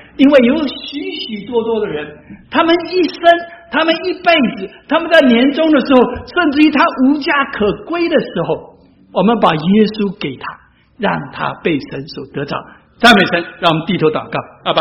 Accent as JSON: {"language": "Chinese", "country": "China", "said": "还有我们中国人最喜欢什么，算命"}